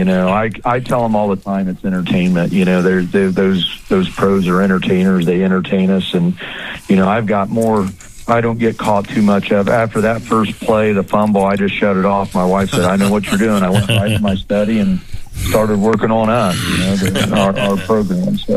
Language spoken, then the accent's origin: English; Union City, Indiana, United States; You know, I grew up just south down on the state line on the Indiana side, so I grew up in Indian, and I always tell them that I wish I grew up a Fort Recovery Indian, not a Union City Indian.